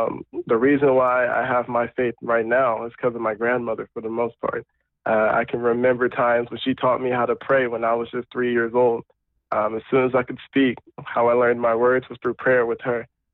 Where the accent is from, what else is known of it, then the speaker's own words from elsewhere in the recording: Oakland, California, United States; I grew up in Oakland, California. And so they're already in the Bay Area, NorCal.